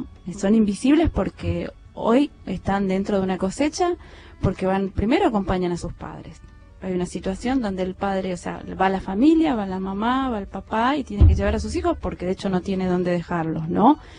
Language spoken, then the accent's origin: Spanish; Oberá, Misiones, Argentina; yo soy de Oberá, de una de la segunda ciudad de Misiones